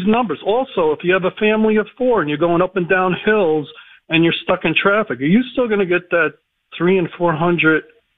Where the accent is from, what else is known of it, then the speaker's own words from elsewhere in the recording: New Jersey, United States; now in Pennsylvania, United States; I'm a transplant from the New Jersey, New York area, and I'm in central PA now.